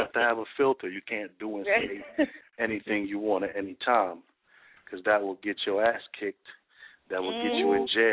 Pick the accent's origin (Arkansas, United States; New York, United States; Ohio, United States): New York, United States; Brooklyn; Well, I was always a serious thinker, you know, and I'm from Brooklyn, New York, so.